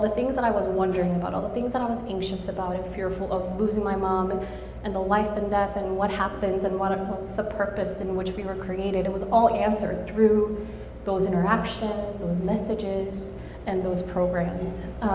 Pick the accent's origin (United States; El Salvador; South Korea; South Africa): South Korea; English is a second language; I was born and raised in South Korea, born to a father who was more of a Buddhist background, and to a mother who was raised sort of Christian